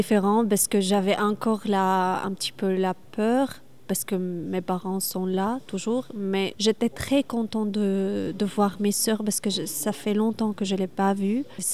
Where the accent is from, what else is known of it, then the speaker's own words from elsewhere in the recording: Syria; moved away; Arménien, je viens de la Syrie. Je suis ici depuis 2 ans et je suis étudiante pour le moment.